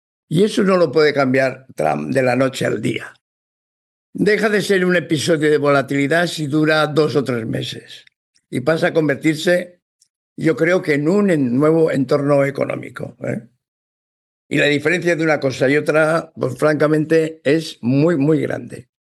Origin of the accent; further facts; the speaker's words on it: Spain; Siempre es interesante aportar un poco de culturilla y ver cómo somos los españoles.